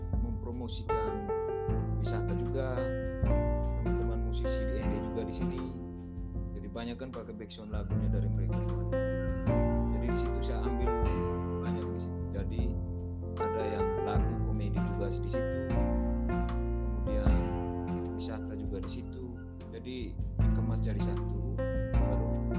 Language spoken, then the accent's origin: Indonesian; Ende, East Nusa Tenggara, Indonesia; Saya asalnya dari Ende, Kabupaten Ende.